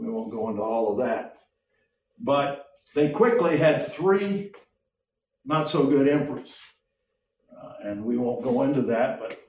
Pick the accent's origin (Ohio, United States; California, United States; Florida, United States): Florida, United States; Miami; I grew up in a Jewish community, and I love the Jewish people. I grew up in Miami, Florida.